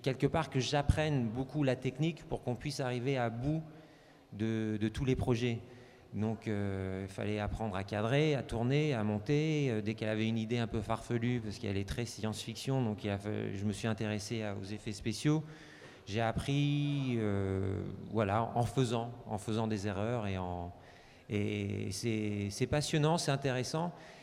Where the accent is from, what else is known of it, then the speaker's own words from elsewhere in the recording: Los Angeles, California, United States; also born or lived in Quebec; J'ai grandi à Los Angeles longtemps, donc j'ai appris à faire du multitâche, à m'intéresser à plein de choses.